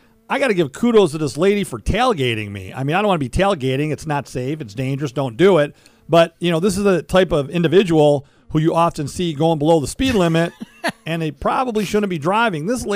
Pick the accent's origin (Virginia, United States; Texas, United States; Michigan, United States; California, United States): Michigan, United States; will always be my top five because we're from Michigan, they're from Michigan